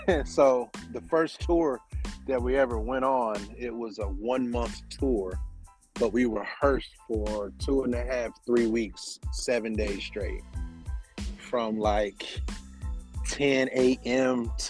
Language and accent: English; Reidsville, North Carolina, United States; I'm from Reidsville, North Carolina. Small town. No one will know.